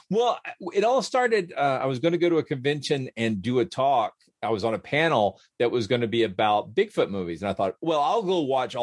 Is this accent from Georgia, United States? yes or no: yes; Georgia, United States; Yeah, well, I'm from Georgia.